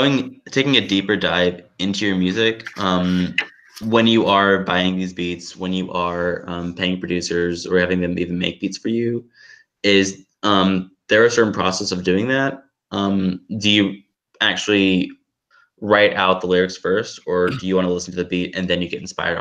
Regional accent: Atlanta, Georgia, United States; because like I'm from Atlanta, so like I understand like how like big like … 100,000 is

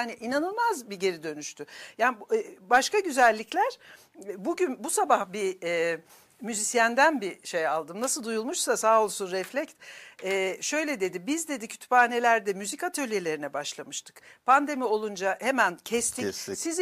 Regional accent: Ankara, Turkey; Ben yıllarca Ankara'da büyüdüm. Ankara'da Doktor Vali Reşit Caddesi'nde oturdum. Ya 15-16 yaşındaydım.

